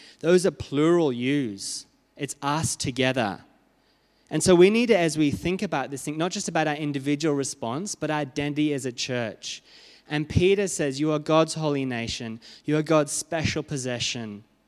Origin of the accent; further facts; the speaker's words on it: Australia; This is something as an Australian nation we have to do.